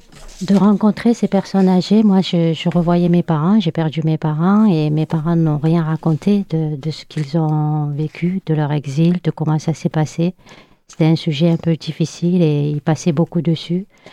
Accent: France; born there; moi, je suis née en France, que j'ai découvert l'Algérie à 50 ans.

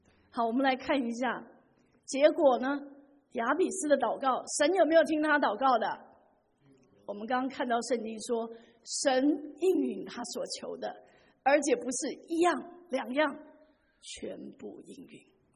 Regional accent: China; 换成我们中国人的话，假如是像 … 哈，就是张苦难，好不好听啊？

